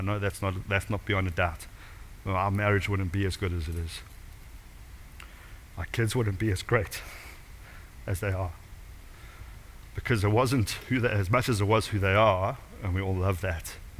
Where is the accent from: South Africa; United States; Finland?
South Africa; now in United Kingdom; I keep saying to people as a South African, we're at the bottom of the world.